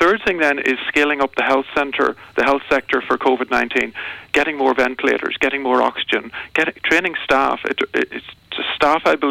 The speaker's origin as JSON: {"language": "English", "town": "Clones", "region": "County Monaghan", "country": "Ireland", "said": "Once you stop people traveling, I'm from Clonus, and trying to quarantine Clonus with a military card would be really, really difficult."}